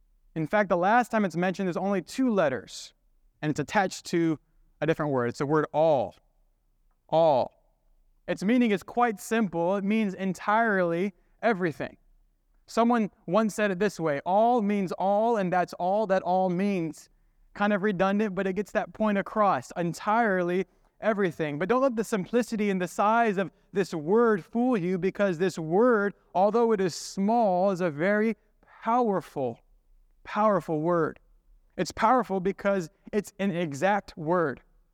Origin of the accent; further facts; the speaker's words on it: California, United States; And I understand it. I'm from California. It's the politics are crazy.